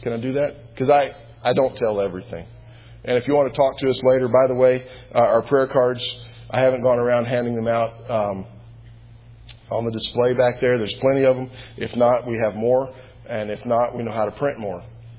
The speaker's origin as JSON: {"language": "English", "region": "Texas", "country": "United States", "tie": "born or raised there", "said": "And I grew up in Texas, so I know how to fish for catfish and bass."}